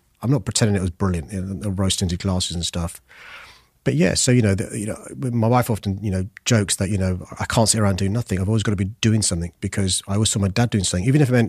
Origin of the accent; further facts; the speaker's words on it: Tooting, London, United Kingdom; I was born in Tooton in St. George's Hospital. Mm. I first lived a mile up the road in the Henry Prince estate on a council estate.